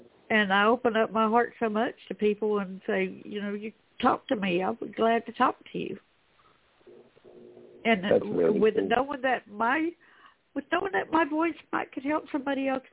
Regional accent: the South, United States; born there; like I was born in the South, right?

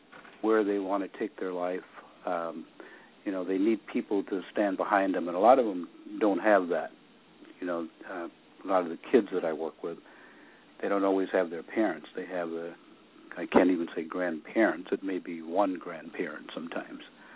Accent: Alabama, United States; born there; I was born in Alabama, the Deep South, and I came through the era of Jim Crowism, a lot of segregation, discrimination.

